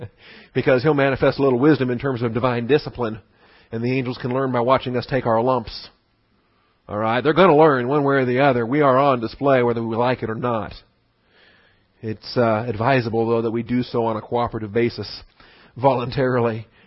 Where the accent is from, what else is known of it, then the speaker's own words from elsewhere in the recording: Washington, United States; I grew up in Washington State and you could look. To the east were the Cascade Mountains. To the west were the Olympic Mountains.